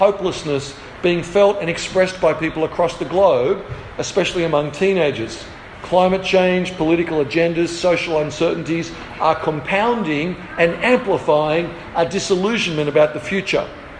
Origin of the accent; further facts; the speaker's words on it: Australia; And as Australians, we love our freedom, don't we?